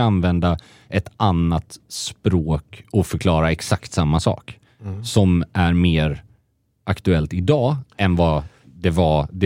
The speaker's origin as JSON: {"language": "Swedish", "town": "Gothenburg", "region": "Västra Götaland County", "country": "Sweden", "said": "som göteborgare måste man ju säga att skärgården för mig är ju västkusten."}